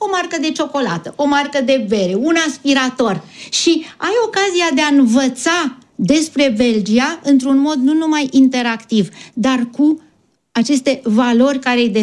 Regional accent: Romania; Sunt ființă umană, sunt român, sunt femeie, sunt antropolog

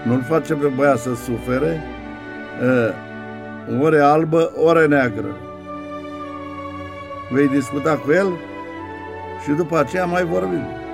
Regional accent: Brașov, Brașov County, Romania; pentru că suntem din Brașov

